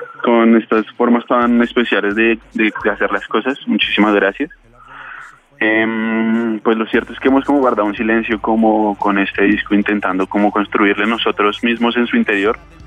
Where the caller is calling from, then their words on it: Bogotá, Colombia; los saludo desde un barrio cualquiera en la ciudad de Bogotá.